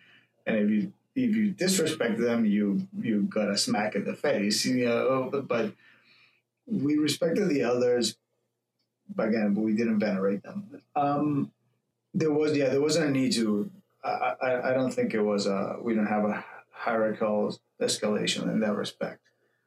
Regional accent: Argentina; English is a second language; Argentina is, we're very warm. I mean, we're Latin American.

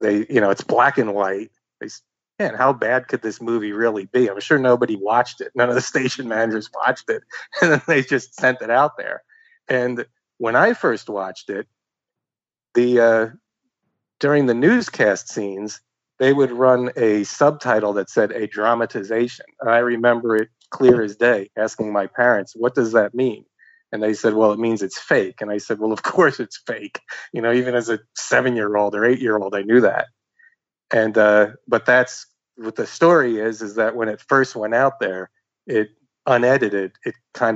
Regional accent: United States; I grew up in the New Jersey, New York City area

